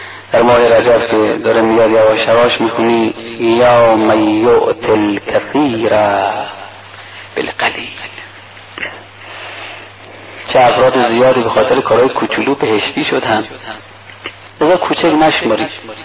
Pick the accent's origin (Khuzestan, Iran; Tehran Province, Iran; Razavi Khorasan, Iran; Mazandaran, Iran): Razavi Khorasan, Iran; Mashhad; بچه مشهدم